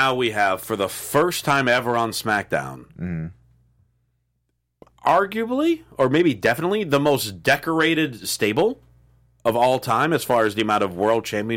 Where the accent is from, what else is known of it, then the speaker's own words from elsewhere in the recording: Washington, District of Columbia, United States; Number two, we're in my hometown of Washington, D.C.